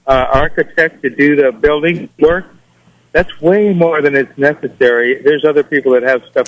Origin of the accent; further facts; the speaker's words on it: Ukiah, California, United States; Hello, I'm from Ukiah, MLS, and I'm kind of living in my car.